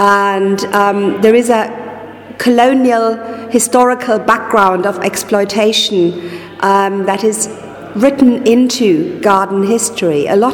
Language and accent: English; Germany; now in Netherlands; I'm originally from Germany, but I currently work in the Netherlands at the University of Groningen